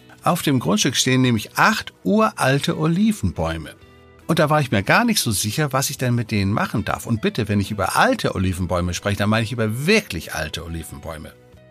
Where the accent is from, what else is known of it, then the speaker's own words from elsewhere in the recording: Germany; weil wenn ich als Deutscher dort ankomme, habe ich gleich verloren und habe natürlich gleich einen höheren Preis zu zahlen.